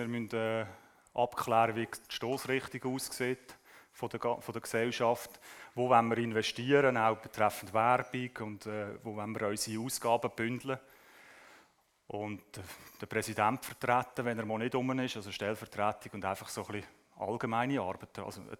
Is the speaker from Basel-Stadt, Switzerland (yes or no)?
no; Leutwil, Aargau, Switzerland; also ich bin ja in Leutwil aufgewachsen